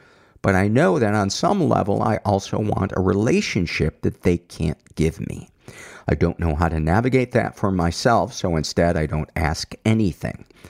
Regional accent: Chicago, Illinois, United States; I was born and raised in Chicago and started playing hockey when I was 7 or 8.

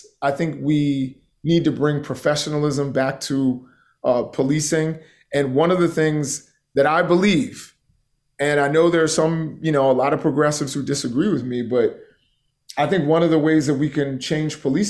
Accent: Baltimore, Maryland, United States; you know, I'm from the Baltimore area.

